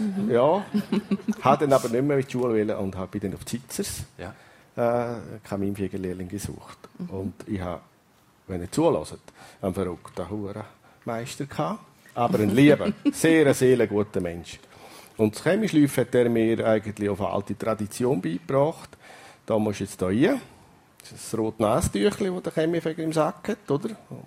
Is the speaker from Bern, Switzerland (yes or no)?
no; Gams, St. Gallen, Switzerland; Ich bin am Gamserberg aufgewachsen.